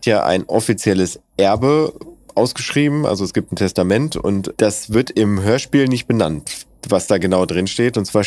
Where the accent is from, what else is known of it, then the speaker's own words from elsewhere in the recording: Bielefeld, North Rhine-Westphalia, Germany; Wir sind halt alle Bielefelder